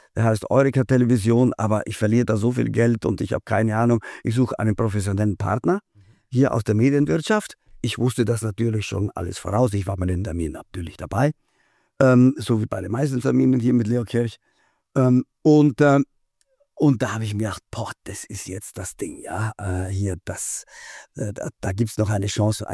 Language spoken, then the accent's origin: German; Trentino-Alto Adige, Italy; bin 68 Jahre alt, geboren in Südtirol und aufgewachsen in Südtirol, daher mein Akzent auch.